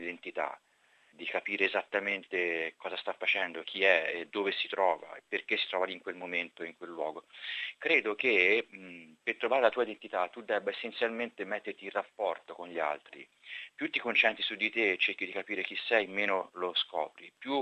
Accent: Livorno, Tuscany, Italy; è partito dalla stessa città da cui sto partendo io

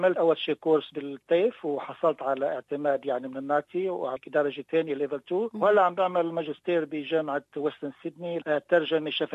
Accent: South Lebanon, Lebanon; also born or lived in Beirut / Bulgaria; now in Australia; طبعا مواطن من مواليد لبنان، درست الدراسة الثانوية يعني بين جنوب لبنان وبيروت، وسافرت بلغاريا درست هندسة كمبيوتر

